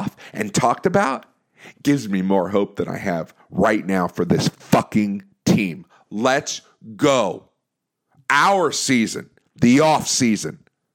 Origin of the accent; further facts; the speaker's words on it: Tampa, Florida, United States; Listen, born and raised in Tampa. I'm born and raised in Tampa.